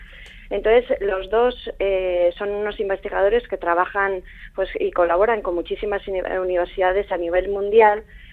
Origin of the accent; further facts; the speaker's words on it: Leitza, Navarre, Spain; nosotros somos de Leiza, y cuando volvió a Leiza desde pequeñitos, pues siempre hemos oído al lado del fuego pues historias de cómo trabajaban en el monte, cómo trabajaban la madera.